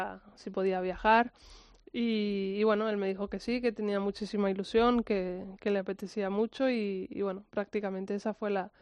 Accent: Canary Islands, Spain; Yo soy canaria

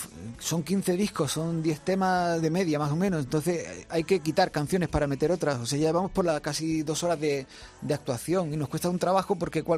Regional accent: Granada, Andalusia, Spain; soy del Albaicín, pero bueno, está toda la vida en Granada capital.

